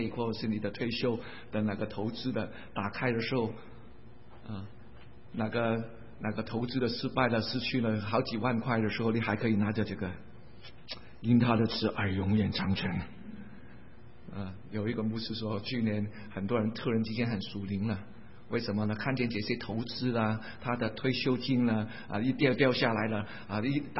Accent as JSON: {"language": "Chinese", "country": "Hong Kong", "second_language": "Chinese", "said": "在香港，如果你从香港来了，你知道我从香港来了，你听我的国语就知道了哈。"}